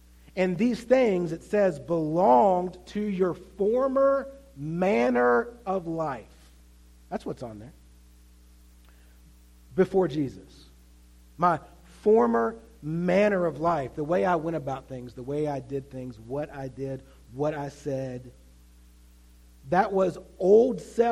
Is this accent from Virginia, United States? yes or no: yes; Wytheville, Virginia, United States; If you didn't know, I grew up in Wytheville, Virginia. Anybody here know where Wytheville is?